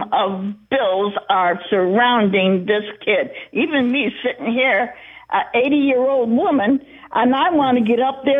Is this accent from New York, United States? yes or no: yes; Saratoga Springs, New York, United States; now in Florida, United States; Yes, I'm from New York State.